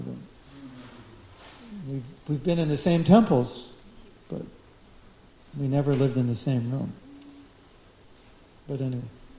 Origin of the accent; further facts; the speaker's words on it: Los Angeles, California, United States; This is Los Angeles. I grew up in Los Angeles.